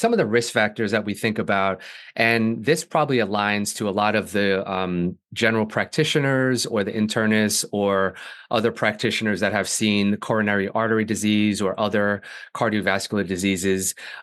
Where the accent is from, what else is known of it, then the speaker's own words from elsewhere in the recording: New York, United States; now in Connecticut, United States; from either growing up in the New York State area or going into different hospitals in New York or different nursing homes in my current state of Connecticut